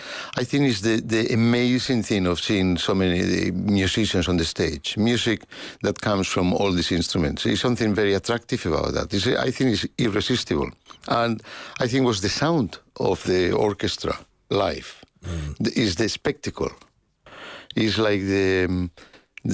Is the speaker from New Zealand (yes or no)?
no; Santander, Cantabria, Spain; My father took me to a concert in Santander, my hometown.